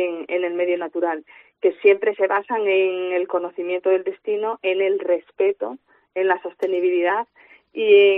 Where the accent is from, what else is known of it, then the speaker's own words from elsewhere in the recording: Fuentes del Narcea, Asturias, Spain; aquí en Fuentes del Narcea, que es de donde yo soy